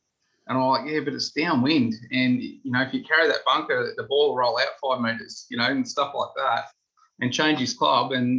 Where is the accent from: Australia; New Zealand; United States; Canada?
Australia; He's Korean, I'm Australian.